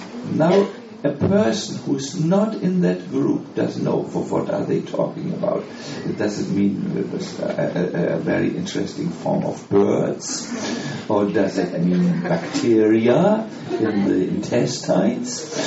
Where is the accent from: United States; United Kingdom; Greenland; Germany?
Germany; Now, because I am from Germany, you have to forgive me for my choice of examples